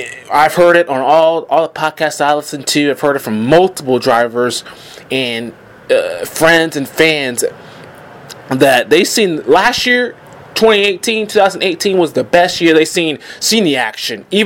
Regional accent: Georgia, United States; let's just debut this at one of the older tracks in all NASCAR in Atlanta Motor Speedway, my home state.

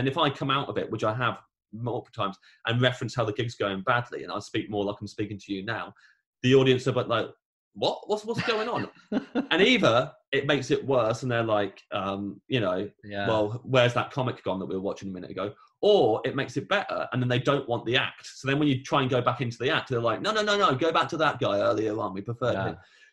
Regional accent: England, United Kingdom; I'm this English guy doing a very kind of, I've got a very British sense of humor

